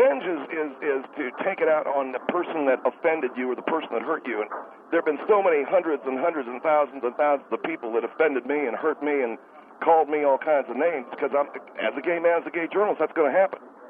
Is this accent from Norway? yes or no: no; United States; I'm a gay American man and a gay American journalist.